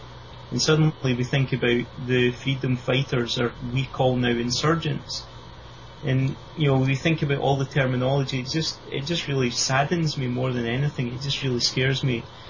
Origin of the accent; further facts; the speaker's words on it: Scotland, United Kingdom; with me being Scottish, I look back at some of the history